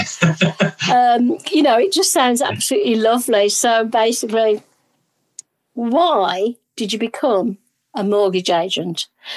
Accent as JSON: {"language": "English", "region": "England", "country": "United Kingdom", "said": "It's because I'm from England, you say."}